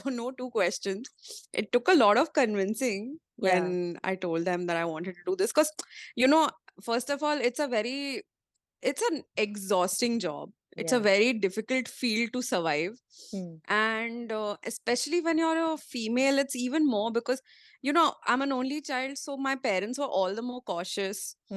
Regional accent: Mumbai, Maharashtra, India; I am from Bombay only, born and raised, and I'm from a mixed background. So my dad's side of the family is from UP and my mom's side of the family is from Maharashtra and the border of Karnataka and Goa.

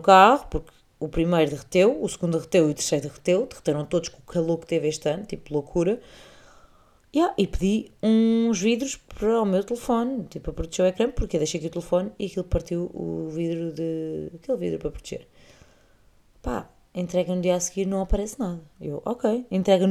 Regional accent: Portugal; sou portuguesa e não sei hablar espanhol. Aliás, sei portunhol, hablar espanhol não sei.

